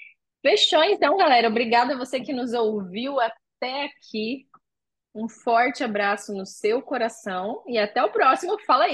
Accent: Balneário Camboriú, Santa Catarina, Brazil; eu cresci em Balneário Camboriú, né? Minha família mora em peso em Balneário.

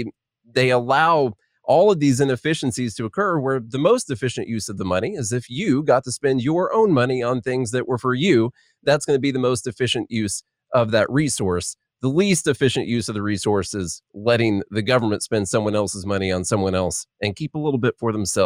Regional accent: Illinois, United States; moved away as an adult; now in Nashville, United States; So I am from Illinois, but I did flee there and go to Nashville about 10 years ago.

